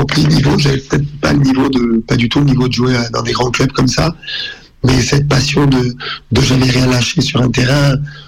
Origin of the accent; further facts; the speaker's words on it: Bastia, Corsica, France; also born or lived in Marseille; suis arrivé à Bastia très jeune. Moi, je suis d'origine italienne. Mon papa était italien. Et sinon, je suis né à Marseille.